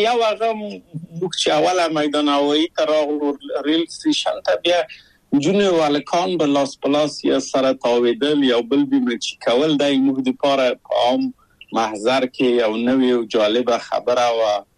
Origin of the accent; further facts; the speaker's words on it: Kabul, Afghanistan; moved away as an adult; now in Czech Republic; او زه له کابل په یو دولتي بورس چکسلواکیا ته راغلم.